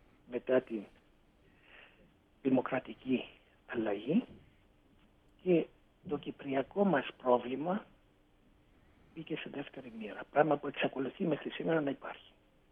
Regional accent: Cyprus; σας ανέφερα πώς εξελίχθηκε η πόλη μου, mm-hmm. έτσι εξελίχθηκε όλη η Κύπρος

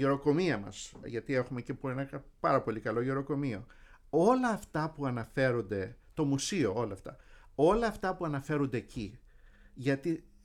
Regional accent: Peloponnese, Greece; Εγώ είμαι περισσότερο Μανιάτης από Μεσσίνης, γιατί είμαστε και λίγο τοπικιστές.

